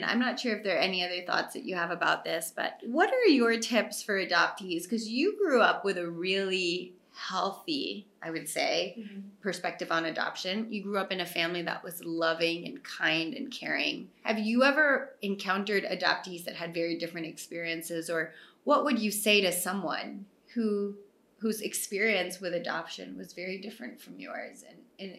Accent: Philippines; Growing up in the Philippines with the adoption culture and the adoption stigma, it's really different from the United States.

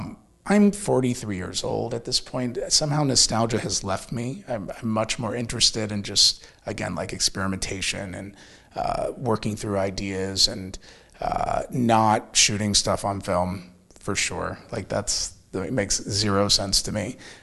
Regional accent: Dayton, Ohio, United States; I grew up in Dayton, Ohio, looking for any window into the world that was not Dayton, Ohio, right?

